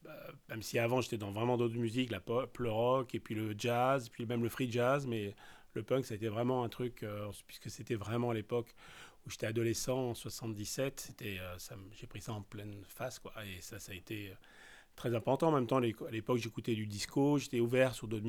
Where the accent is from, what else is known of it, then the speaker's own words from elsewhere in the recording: Paris, Île-de-France, France; also born or lived in Jerusalem; Je suis né à Paris, vécu quasiment toute ma vie à Paris, sauf entre l'âge de 16 ans et 18 ans, où j'ai habité la ville de la vieille ville, non, la nouvelle ville et après la vieille ville de Jérusalem.